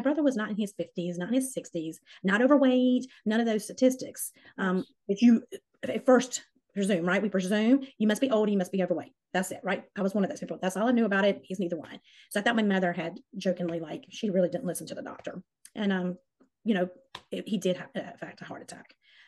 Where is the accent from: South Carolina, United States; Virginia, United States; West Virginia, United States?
South Carolina, United States; I'm originally from South Carolina, where we're stationed.